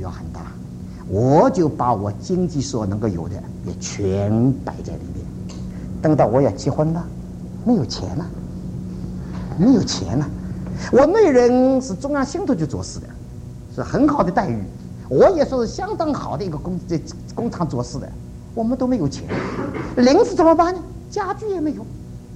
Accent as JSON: {"language": "Chinese", "country": "China", "said": "我再说，我也是中国人，我们中国人这个心胸怎么狭窄？"}